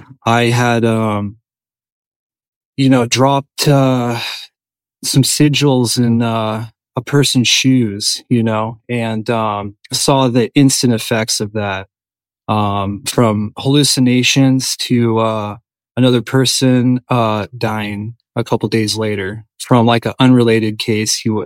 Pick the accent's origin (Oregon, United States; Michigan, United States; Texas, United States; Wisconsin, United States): Oregon, United States; Portland; So I grew up in Portland, Oregon. I recently just moved away from there.